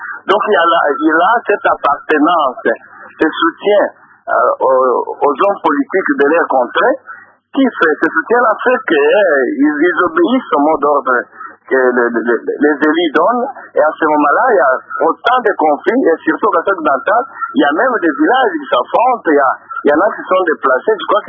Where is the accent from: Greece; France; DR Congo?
DR Congo; Kasaï-Occidental; moi je suis de Kasai-Occidental et j'habite Kananga.